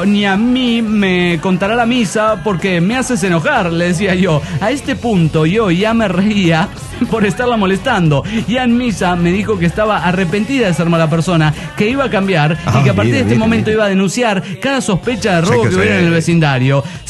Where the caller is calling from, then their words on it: Guadalajara, Jalisco, Mexico; Hola, ¿cómo están, amigos? Soy yo … de Guadalajara, Jalisco.